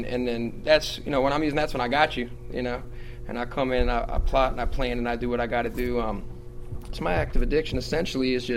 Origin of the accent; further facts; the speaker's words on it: Rockville, Maryland, United States; I'm from the Montgomery area, and I grew up in Rockville.